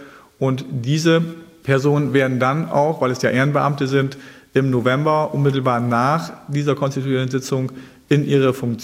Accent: Lockstedt, Schleswig-Holstein, Germany; für mich eben auch in meiner Heimatgemeinde, wir die Gemeinde Lockstedt fit für die Zukunft machen

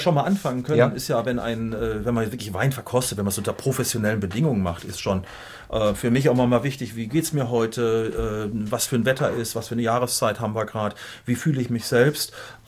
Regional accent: Gütersloh, North Rhine-Westphalia, Germany; Gibt auch welche, die sagen so aus Gütersloh, sag ich mal, aus meiner Heimat

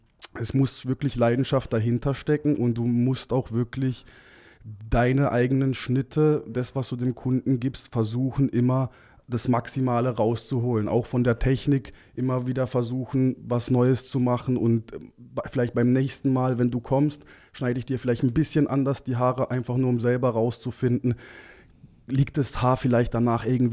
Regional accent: Karlsruhe, Baden-Württemberg, Germany; Und somit bin ich dann mit 6 Jahren nach Karlsruhe gekommen und war dann gebürtiger Karlsruher seitdem.

